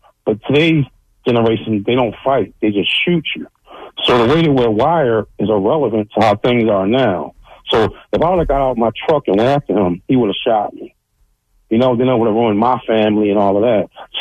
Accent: Philadelphia, Pennsylvania, United States; I'm 50 years old. I'm an Air Force veteran, born and raised in Philly.

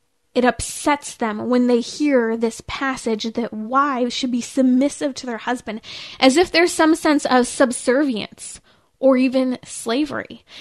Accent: Lake Arrowhead, California, United States; I'm from the Inland Empire. Well, a little higher up, about 6,000 feet up, Lake Arrowhead.

